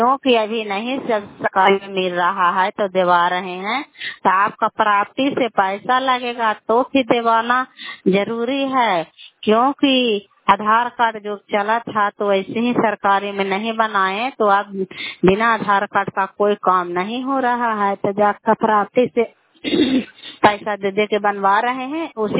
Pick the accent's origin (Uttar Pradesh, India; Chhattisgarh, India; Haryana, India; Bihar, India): Bihar, India; Kalyanpur; घर कल्याणपुर वाली, बेलछी पंचायत, प्रखंड चन्नी, जिला ललांदा का निवासी हूँ।